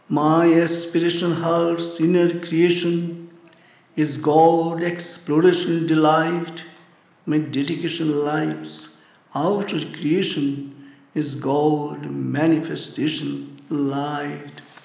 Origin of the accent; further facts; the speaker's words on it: India; Being an Indian, I feel I have the legitimate audacity to declare